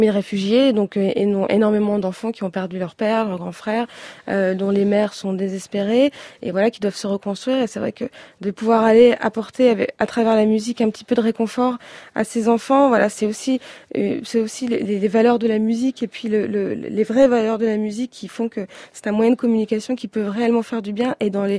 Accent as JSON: {"language": "French", "country": "France", "said": "je suis allée sincèrement voir un peu les dégâts constatés en tant que Française"}